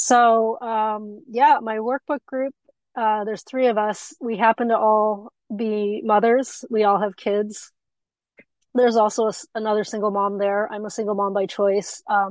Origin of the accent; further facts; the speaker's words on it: United States; born there; So I am Taiwanese American. I was born in the US. My parents are from Taiwan. They came over probably 50 years ago at this point. And I grew up just very isolated.